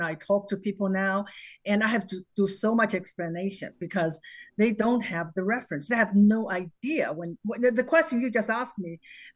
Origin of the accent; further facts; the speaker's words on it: China; English is a second language; China. And I only, when I was young, I only was able to travel to the neighboring city, which was my hometown, That means my where my parents come from.